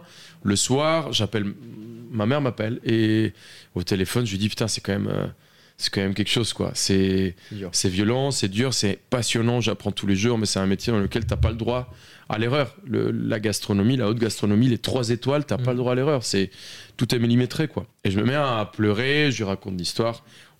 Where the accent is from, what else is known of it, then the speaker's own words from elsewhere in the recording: Colombia; accent: Colombian; French is a second language; je devrais retrouver mon petit accent des Colombiens comme ça.